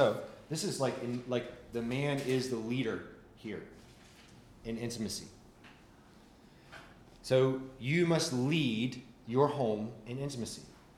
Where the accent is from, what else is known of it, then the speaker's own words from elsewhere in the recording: the South, United States; but I grew up hunting in the South, and you'd put a stand in a tree and you'd sit there for hours and hope that a deer walks under.